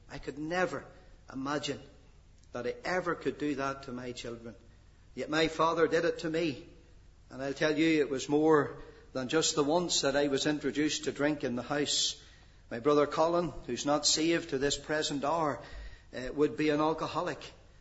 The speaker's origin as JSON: {"language": "English", "town": "Nottingham", "region": "East Midlands", "country": "United Kingdom", "tie": "born there", "said": "But I was born in England. I know the Lord will forgive me for that. But I was born there. I was born in Nottingham."}